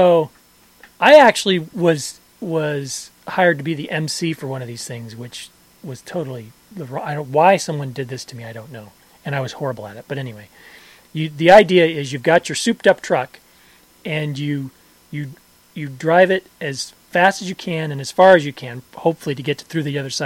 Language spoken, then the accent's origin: English; Iowa, United States; I have seen Demolition Derby and Grease Pig in my hometown.